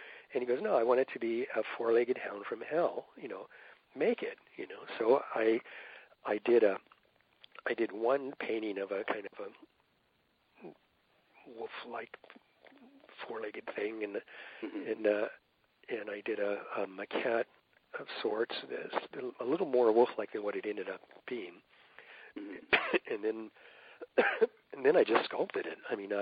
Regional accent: California, United States; moved away; also born or lived in New York; I consider myself a Californian, even though I was born in New York, I lived in California

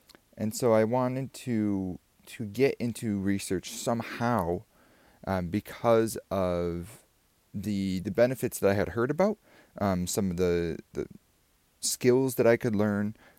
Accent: Grandville, Michigan, United States; I come from Grandville, Michigan

